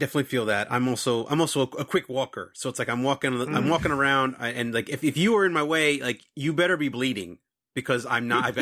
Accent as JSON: {"language": "English", "region": "New York", "country": "United States", "tie": "born or raised there", "said": "I am from New York. So I grew up at I grew up during a time when New York was getting over some really hard times"}